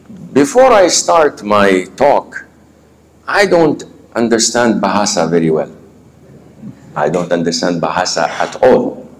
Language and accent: English; Saudi Arabia; I haven't met any of my family members since I was born and raised in Saudi.